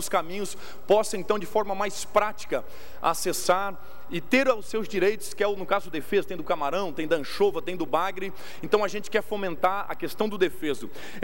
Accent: Laguna, Santa Catarina, Brazil; Eu venho de Laguna, onde há o boto pescador.

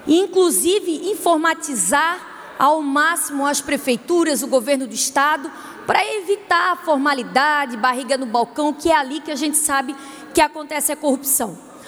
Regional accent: Itajaí, Santa Catarina, Brazil; como cidadã itajaiense há 38 anos, é onde eu nasci, cresci, fiz a minha vida e lá mantenho meu escritório de advocacia

